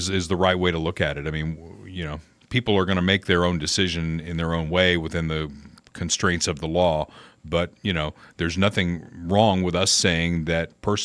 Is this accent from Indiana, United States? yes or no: yes; Indiana, United States; people from states like Indiana, my home state, that have made it a little more difficult.